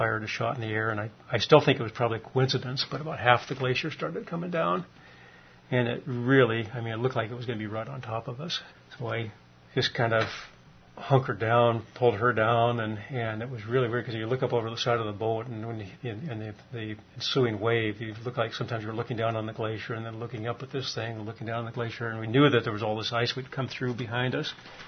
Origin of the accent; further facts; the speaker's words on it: Alaska, United States; But I think that's pretty typical of growing up in Alaska. And I don't think that's that unique.